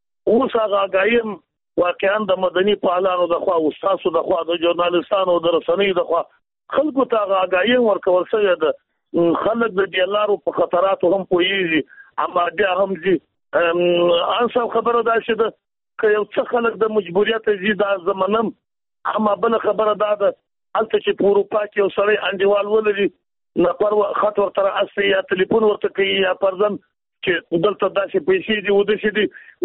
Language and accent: Pashto; Jowzjan, Afghanistan; زه د بادغیس نه یم، د جوزجان څخه یم.